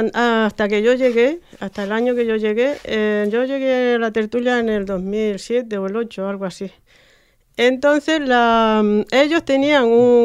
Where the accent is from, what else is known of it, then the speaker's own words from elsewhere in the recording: Andalusia, Spain; Que es un pueblo de colonización, de Pablo de Olavide y Carlos III. Entonces, en mi pueblo llegaron por parte de Barastegui y mi familia del norte.